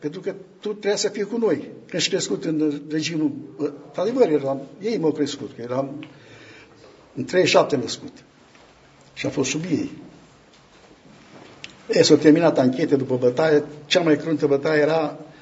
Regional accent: Transylvania, Romania; eu sunt ardelean

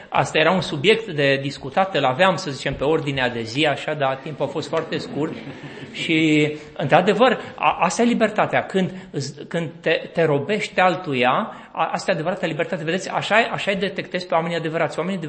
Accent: Cugir, Alba County, Romania; Părinții mei s-au mutat la Cugir, acolo era fabrica de armament și toată fabrica care atrăgea foarte multă lume. La Cugir erau foarte bine plătiți, părinții mei au lucrat acolo.

